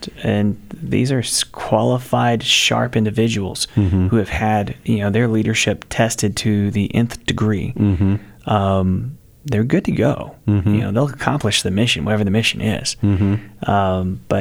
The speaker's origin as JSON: {"language": "English", "region": "Texas", "country": "United States", "said": "I'm from Texas, so barbecue is usually my answer to most problems."}